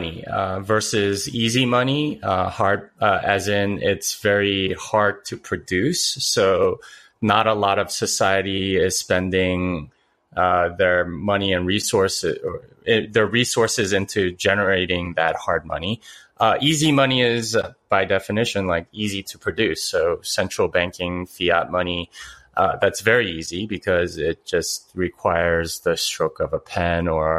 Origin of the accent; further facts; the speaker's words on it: Austin, Texas, United States; let people know that's where I'm from, right? Like when I go to conferences and things, it's, hey, where are you coming in from? I'm coming from Austin. You can't tell from the hat.